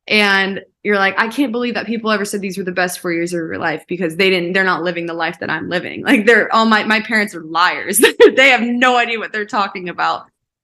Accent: California, United States; I'm from Southern California, which is concrete and palm trees and beaches, which is different.

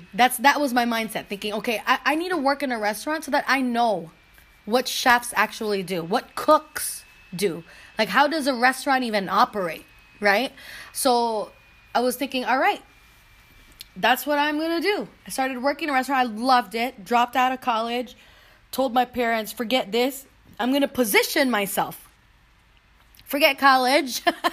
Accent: California, United States; moved away; because I'm from California and I came here young

